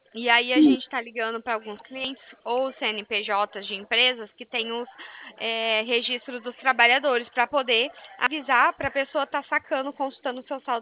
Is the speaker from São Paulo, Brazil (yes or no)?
yes; Bebedouro, São Paulo, Brazil; Bebedouro.